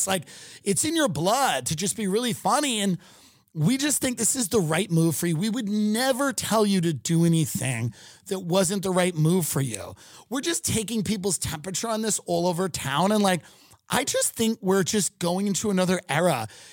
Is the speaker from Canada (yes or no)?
no; Maryland, United States; I grew up in Maryland. Same thing.